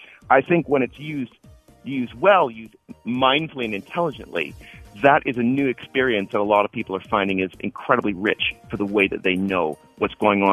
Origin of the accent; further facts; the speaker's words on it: Canada; moved away; I'm Canadian. I only get to Canada about once a year